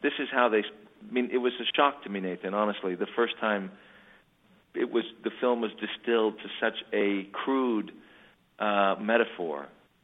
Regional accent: United States; having to earn trust as an American filmmaker in Oaxaca

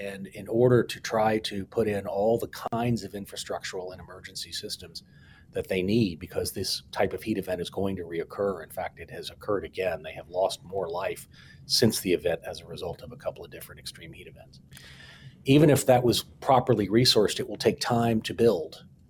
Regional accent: Texas, United States; So, you know, I come from Texas. Texas, too, is a big oil state, obviously.

